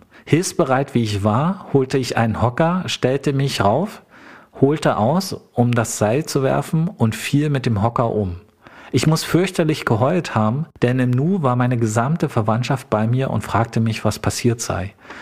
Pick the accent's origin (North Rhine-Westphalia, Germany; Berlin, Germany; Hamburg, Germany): Berlin, Germany; born there; Ich bin 1982 in Berlin geboren.